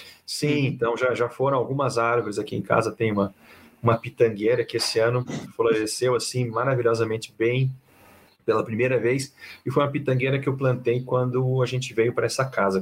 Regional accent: Curitiba, Paraná, Brazil; Eu nasci e me criei aqui em Santa Felicidade. Eu sou um italianinho, né? Um ferro de Santa Felicidade.

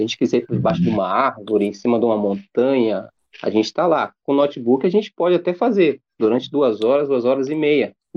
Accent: Brasília, Federal District, Brazil; now in Camboriú, Brazil; E eu sou brasiliense, né? Eu saí de Brasília uns 10 anos atrás e vim para essa cidade.

